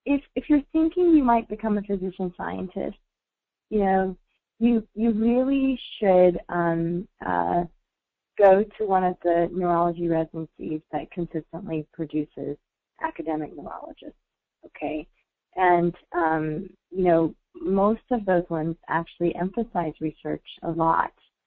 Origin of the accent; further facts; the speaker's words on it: Jackson, Mississippi, United States; Yeah, I grew up in Jackson, Mississippi.